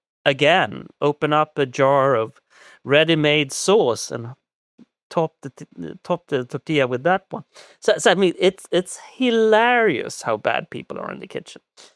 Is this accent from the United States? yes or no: no; Sweden; English is a second language; But in my home country, people don't like to cook and they cook very badly.